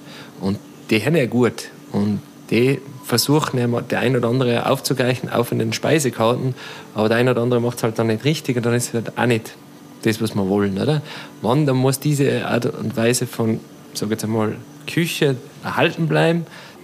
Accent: Tyrol, Austria; So wie bei uns in Tirol ist leider noch ein bisschen spärlich.

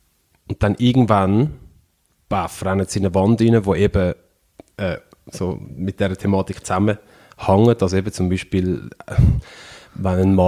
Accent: Switzerland; Ich bin ein weisser Mann, ich bin ein sehr männlich aussehender Mann, ich bin relativ kräftig, relativ gross, ich bin in der Schweiz aufgewachsen

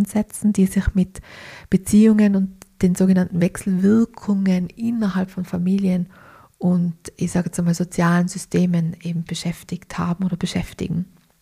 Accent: Tyrol, Austria; now in Egg, Austria; ich bin ursprünglich Tirolerin, wie man es vielleicht erhören kann. Mir hat die Liebe in den Bregenzer Wald verschlagen

